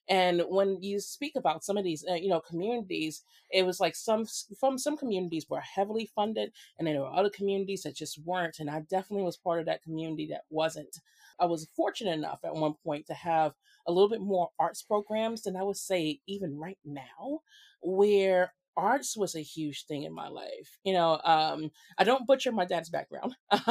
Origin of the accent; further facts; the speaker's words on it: Brooklyn, New York, United States; Definitely born and raised in Brooklyn. All areas I've ever been in. East New York, Crown Heights, and now Bedford-Stuyvesant or Bed-Stuy or Stuyvesant Heights.